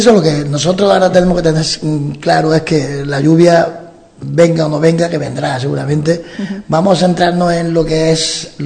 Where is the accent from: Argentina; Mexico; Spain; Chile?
Spain; Priego de Córdoba, Andalusia; somos de Priego de Córdoba, claro, aunque no dejemos de ser Córdoba